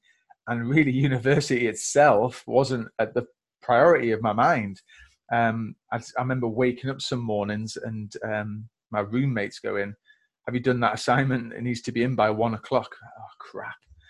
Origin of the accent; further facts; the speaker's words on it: Yorkshire and the Humber, United Kingdom; also born or lived in Germany; I was born in Germany, grew up moving around army bases, things like that as well. And then I settled in North Yorkshire.